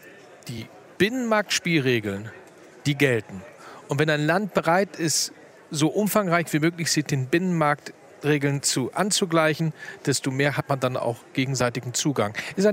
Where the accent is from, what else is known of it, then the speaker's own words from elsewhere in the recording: Germany; Meine Heimatregion ist Cuxhaven-Bremerhaven.